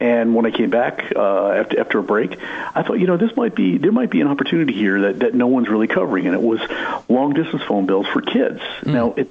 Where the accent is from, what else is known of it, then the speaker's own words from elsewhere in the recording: Smithtown, New York, United States; born there; You know, I was born out in New York, in Long Island, a little town called Smithtown.